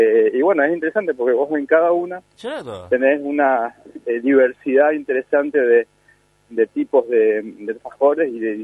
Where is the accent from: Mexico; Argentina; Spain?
Argentina; Palermo, Buenos Aires; nos han invitado a un evento en mi pueblo de Palermo, sí.